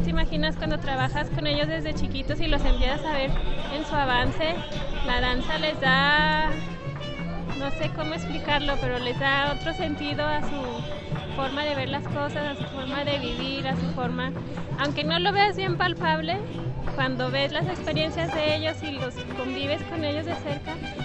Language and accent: Spanish; Fresnillo, Zacatecas, Mexico; venimos de Fresnillo, Zacatecas.